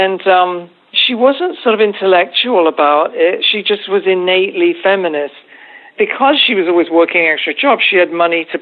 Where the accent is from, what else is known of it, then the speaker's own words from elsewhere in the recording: Reading, South East England, United Kingdom; But I ended up in retail at the John Lewis store in my hometown of Reading.